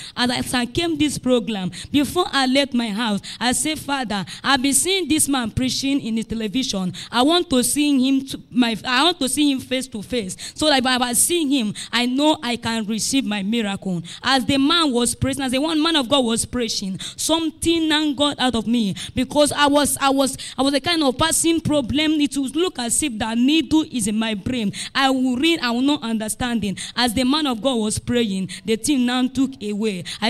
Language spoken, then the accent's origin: English; Ebonyi, Nigeria; I'm from Ebonyi State, and I'm living at Alode with my auntie.